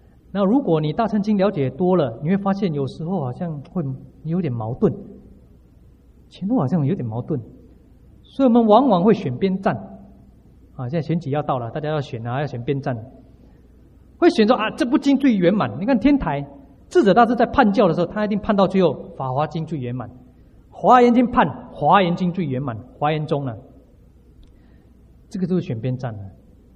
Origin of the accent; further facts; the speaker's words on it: China; 印度人的思考模式跟我们中国人的思考模式是不一样的